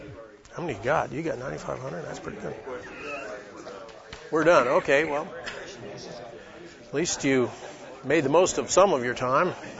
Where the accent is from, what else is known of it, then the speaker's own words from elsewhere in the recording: Lincoln, Nebraska, United States; from Lincoln, Nebraska, and getting mic adjusted here.